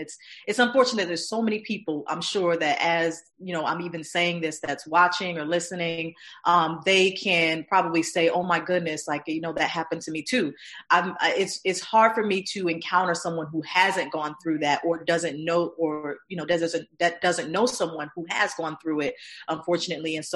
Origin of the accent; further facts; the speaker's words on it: Connecticut, United States; also born or lived in South Carolina; this was around the same time that we just moved back to Connecticut. So third grade was where I started back into elementary school in Connecticut. But prior to that, I had grew up in the S